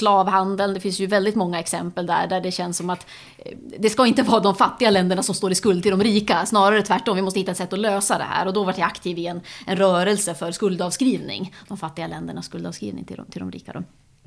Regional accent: Norrland, Sweden; Kanske jag kommer från norra Sverige, tycker det är viktigt att hela Sverige ska leva och så.

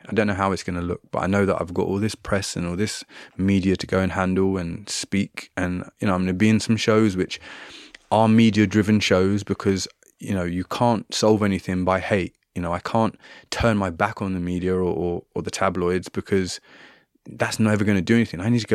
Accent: Trinidad & Tobago; I grew up in Trinidad and Tobago a lot of my time.

